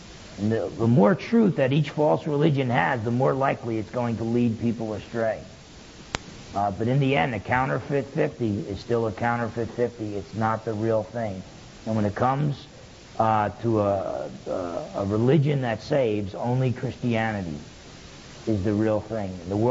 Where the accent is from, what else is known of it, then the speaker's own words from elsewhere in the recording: New Jersey, United States; now in Washington, United States; And I said, well, I'm from New Jersey originally.